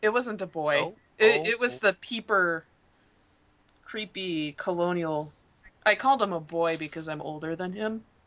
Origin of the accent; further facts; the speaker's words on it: Midwest, United States; now in Warwick, United States; growing up in the Midwest, people never mention it.